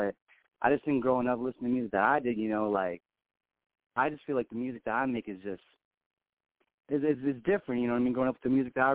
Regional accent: Lynnwood, Washington, United States; Man, I'm from the Linwood, Seattle, Washington area, my man. Pacific Northwest all day, you know?

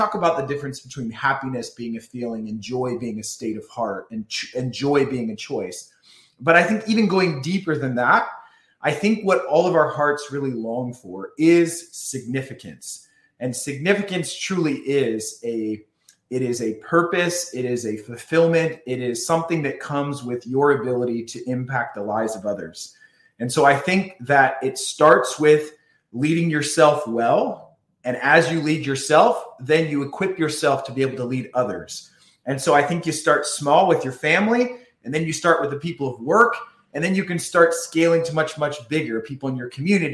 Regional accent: Illinois, United States; I grew up in Illinois. My dad was a general contractor.

